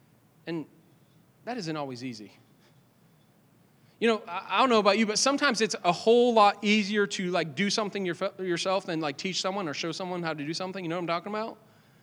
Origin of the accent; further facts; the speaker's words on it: Boston, Massachusetts, United States; I was from the Northeast. I'm from Boston.